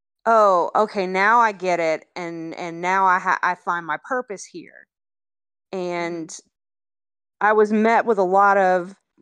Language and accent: English; Louisiana, United States; we're Cajun. We celebrate everything.